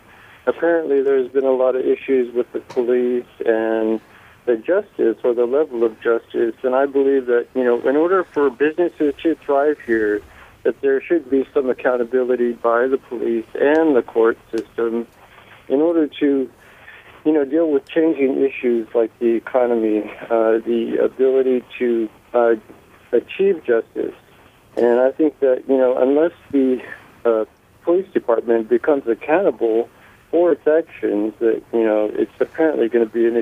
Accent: Anchorage, Alaska, United States; born there; Yes, I'm actually, I was born here in Anchorage

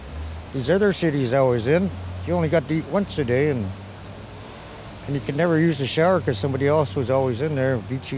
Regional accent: Sitka, Alaska, United States; Sitka, back in my hometown.

